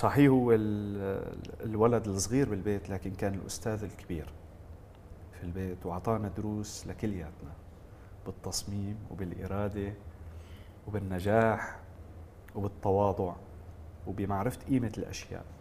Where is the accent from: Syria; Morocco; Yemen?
Syria; moved away as an adult; now in France; لأني أنا تخرجت من سوريا ويعني طلعت على فرنسا كمهندس